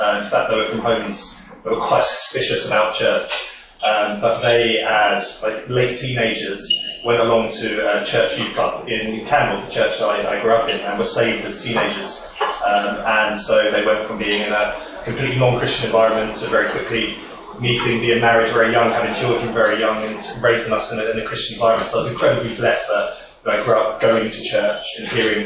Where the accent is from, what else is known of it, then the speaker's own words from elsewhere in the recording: London, United Kingdom; I grew up in London. I went to a state school, but strangely in the middle of central London, in Victoria.